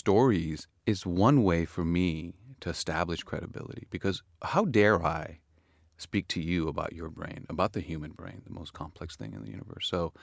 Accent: Jammu and Kashmir, India; now in Los Angeles, United States; I was born in Kashmir. When we had the opportunity to leave, we did. It was a violent area. And when my father had the opportunity to come to the States, we went to Los Angeles.

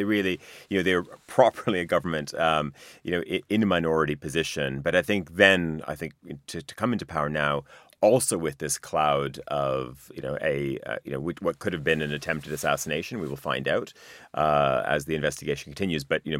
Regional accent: Winnipeg, Manitoba, Canada; we did a story about Killer Peg, my hometown, one shouldn't laugh about a spike in homicide rates, but that is not the city that I lived in 30 years ago.

